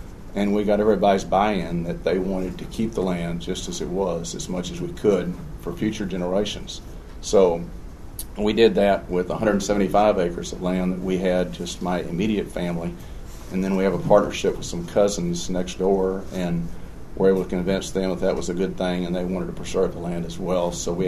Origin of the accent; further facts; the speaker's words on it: Texas, United States; I grew up in Bandera County, and if you know anything about Bandera County, it's just about covered up with subdivisions.